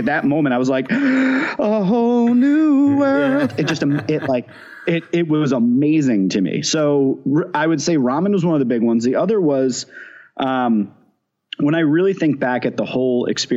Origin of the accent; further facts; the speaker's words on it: Long Island, New York, United States; born there; now in Philadelphia, United States; I begrudgingly will admit that I was born in Long Island, but my saving grace is I hate the suburbs, always have, always will.